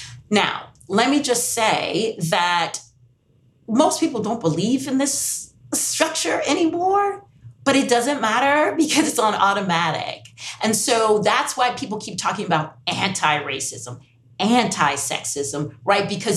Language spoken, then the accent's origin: English; United States; born there; I'm English first language, US born.